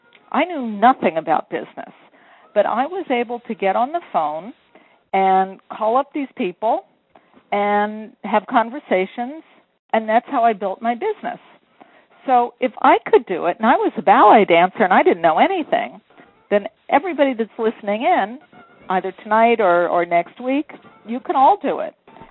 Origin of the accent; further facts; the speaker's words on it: Pennsylvania, United States; moved away as an adult; I grew up in Pennsylvania, and I moved to New York City to dance.